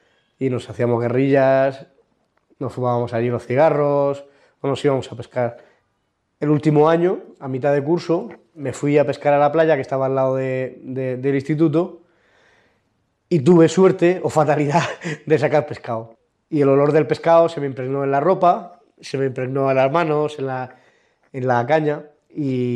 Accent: Murcia, Region of Murcia, Spain; soy natural de Murcia. Vengo de una familia cristiana, soy el mayor de 4 hermanos.

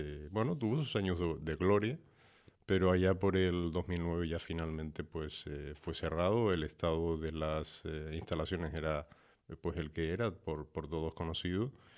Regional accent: Puerto de la Cruz, Canary Islands, Spain; recuerdo desde pequeño, ¿no?, yo que soy del Puerto de la Cruz también

